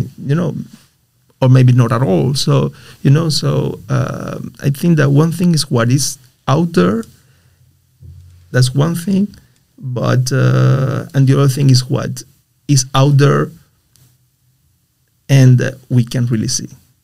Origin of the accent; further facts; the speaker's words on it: Cuba; at least when I was growing up in Cuba, we didn't have social classes.